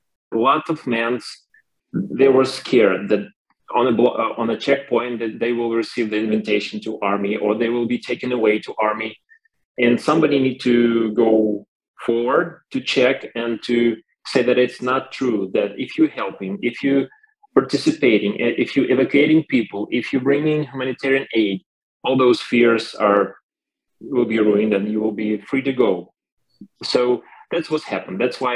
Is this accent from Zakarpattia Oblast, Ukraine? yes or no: no; Kyiv Oblast, Ukraine; I'm from Ukraine, north of Kyiv. And I'm 35